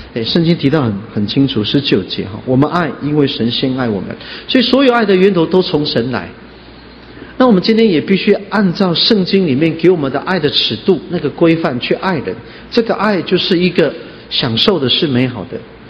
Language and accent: Chinese; China; 我们中国人啊常常提到一个观念